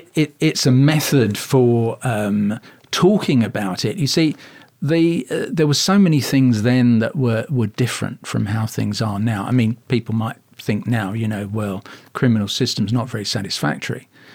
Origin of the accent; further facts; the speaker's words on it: London, United Kingdom; my hometown, Ealing in West London, where I grew up.